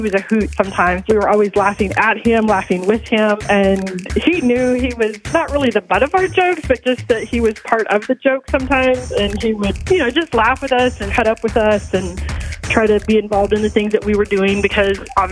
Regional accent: Alaska, United States; I'm from Alaska

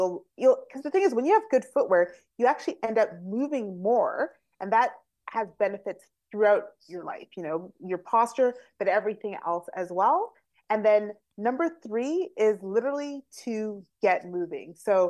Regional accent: Calgary, Alberta, Canada; I'm originally from Calgary.

